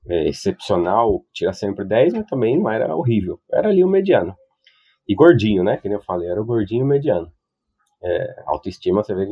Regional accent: Mauá, São Paulo, Brazil; sou de São Paulo, nasci em São Paulo mesmo, capital. Mas morei parte da minha infância toda em Mauá, que é na região do ABC, lá em São Paulo. Perto de Santo André, ali, essa zona.

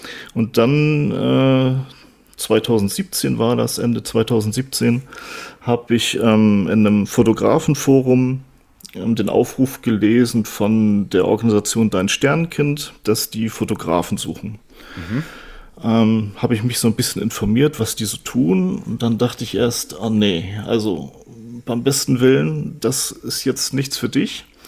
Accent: Northern Germany, Germany; born there; Ich komme eigentlich gebürtig aus Norddeutschland, bin aber jetzt schon seit einigen Jahren im Rheinland ansässig, beruflich mehrfach umgezogen.

